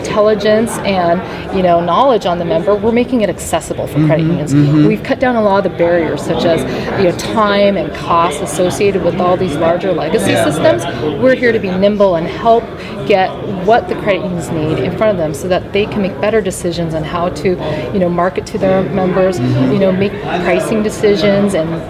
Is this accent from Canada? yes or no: no; Seattle, Washington, United States; you know, I grew up in Seattle, so I've always been a big fan of Starbucks.